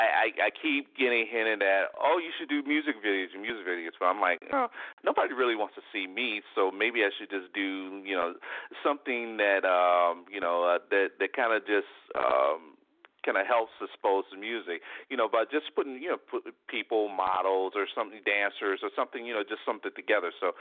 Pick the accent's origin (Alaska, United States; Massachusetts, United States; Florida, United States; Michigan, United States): Michigan, United States; Detroit; No, but growing up in Detroit, I had a lot of, lot of exposure to different type of music